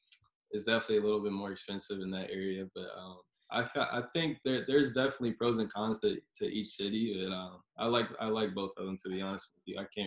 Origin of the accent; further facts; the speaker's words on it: Charlotte, North Carolina, United States; kind of growing up in Charlotte, in AC country, it's always kind of a dream of mine to play in the ACC.